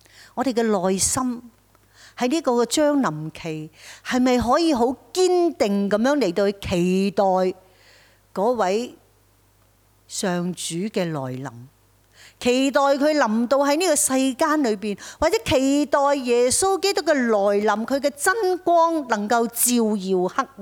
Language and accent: Chinese; Hong Kong; 相信近日大埔这一场的火灾对于我们香港人来讲很伤